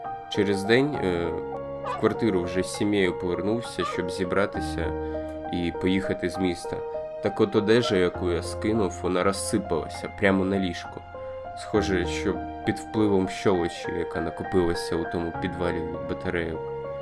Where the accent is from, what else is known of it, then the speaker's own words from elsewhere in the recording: Mariupol, Donetsk Oblast, Ukraine; Так я сам з Маріуполя, і коли розпочалася війна, ми з сім'єю були у місті.